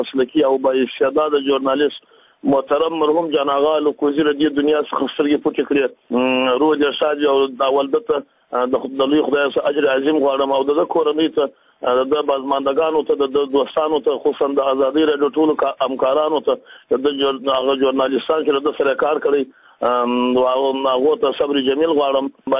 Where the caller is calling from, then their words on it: Jowzjan, Afghanistan; د جوزجان څخه سفر په تماس کې یم.